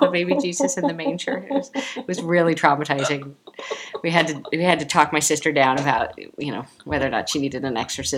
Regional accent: Chicago, Illinois, United States; accent: Chicago; With my Chicago accent, poinsettia.

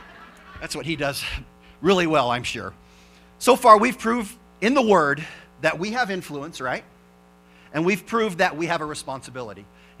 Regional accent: Iowa, United States; I grew up in Iowa and they use shotgun to shoot deer

